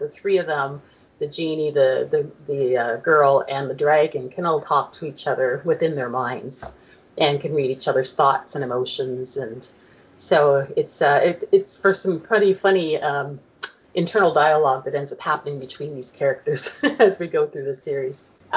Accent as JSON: {"language": "English", "country": "Canada", "said": "being Canadian, it was kind of a jumping off point for the world building."}